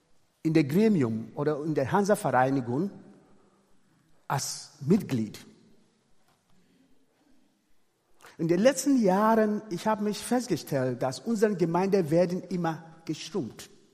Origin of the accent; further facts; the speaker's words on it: Ghana; also born or lived in Togo; ursprünglich komme ich aus Togo, aber ich bin in Ghana aufgewachsen. Und von daher kann ich der ghanesischen Sprache, die Kultur und jenes.